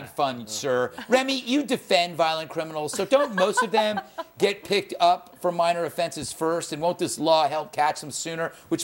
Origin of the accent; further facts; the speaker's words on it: Kenya; Yes, I am Kenyan.